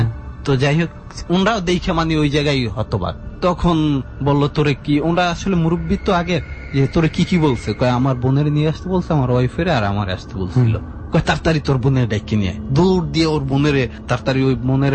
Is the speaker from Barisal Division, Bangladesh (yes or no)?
yes; Patuakhali, Barisal Division, Bangladesh; also born or lived in Narayanganj; আমাদের বাড়ি তো নারায়ণগঞ্জ, হ্যাঁ আমার নানা বাড়ি পটুয়াখালীতে, তো আমরা ওই জায়গায় ছোট থেকে মোটামুটি বড় হয়েছি।